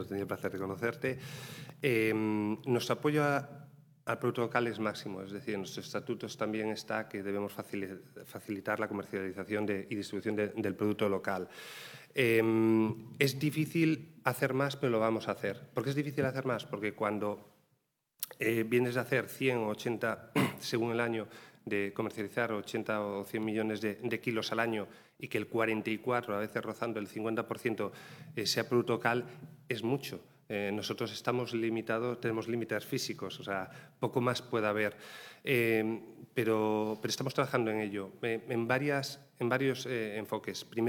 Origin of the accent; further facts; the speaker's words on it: Galicia, Spain; now in Tenerife, Spain; Yo soy gallego, llevo aquí 3 años